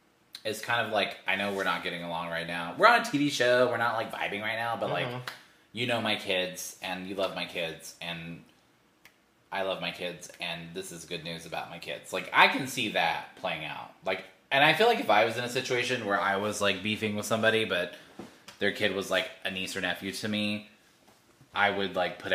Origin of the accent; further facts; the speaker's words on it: Southeast, United States; And I'm from the Southeast.